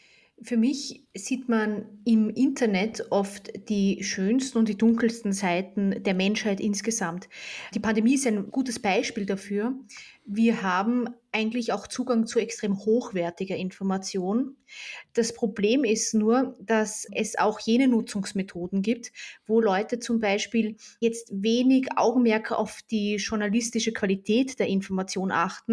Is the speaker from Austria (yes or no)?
yes; Austria; Ich muss sagen, ich bin ja Österreicherin.